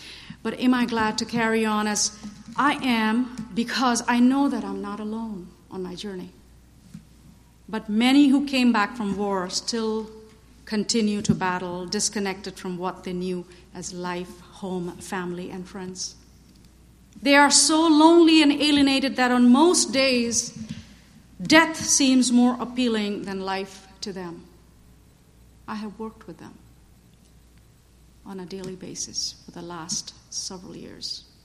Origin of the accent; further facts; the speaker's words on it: India; And I grew up in India, but to me that poverty was shocking.